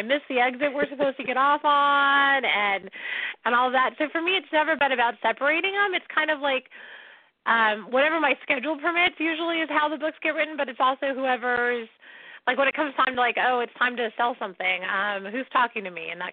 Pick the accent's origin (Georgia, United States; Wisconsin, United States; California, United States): California, United States; San Diego; So it's the San Diego Lightning, and I'm from San Diego.